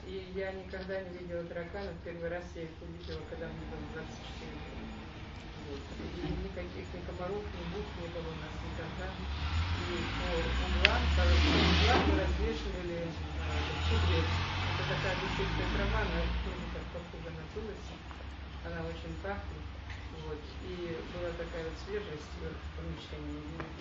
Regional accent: Rostov Oblast, Russia; Я выросла в Ростовской области.

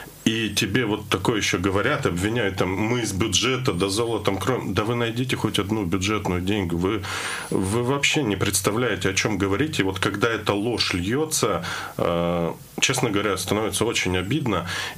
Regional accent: Southern Urals, Russia; Я знаю, как вот у нас там на Южном Урале

